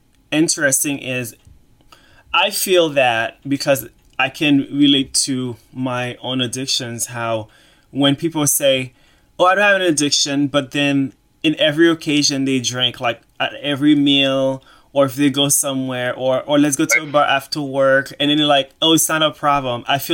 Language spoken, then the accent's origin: English; Boston, Massachusetts, United States; also born or lived in New York; when I moved to New York, even I'm from Boston, when I used to hang out with people